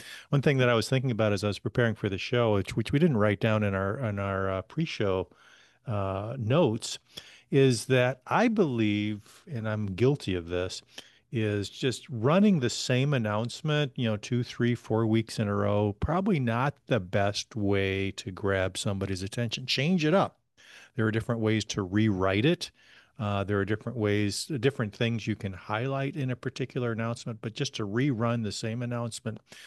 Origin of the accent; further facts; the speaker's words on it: California, United States; I grew up in California in the heat. I mean, I remember years of 100-degree temperatures in the Sacramento area.